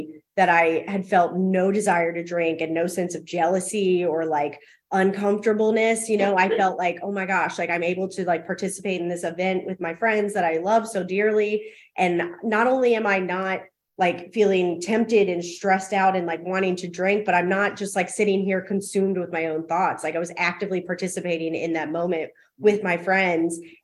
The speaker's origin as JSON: {"language": "English", "town": "Richmond", "country": "United States", "said": "I'm from Richmond and I went home one weekend to visit with some friends"}